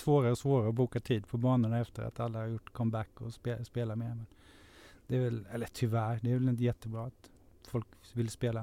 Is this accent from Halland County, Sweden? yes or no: yes; Halmstad, Halland County, Sweden; Jag är från Halland.